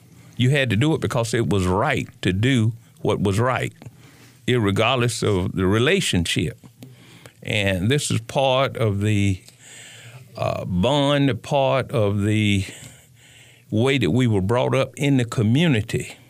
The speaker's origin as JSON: {"language": "English", "town": "Chapel Hill", "region": "North Carolina", "country": "United States", "tie": "born or raised there", "said": "My life being born and raised in Chapel Hill, my total life from the high school days"}